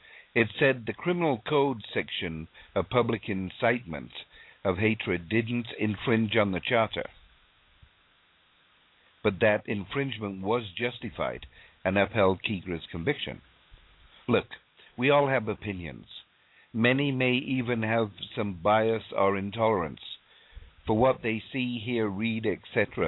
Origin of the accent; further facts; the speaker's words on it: Northern England, United Kingdom; Now, I remember growing up in Northern England and listening to and actually making jokes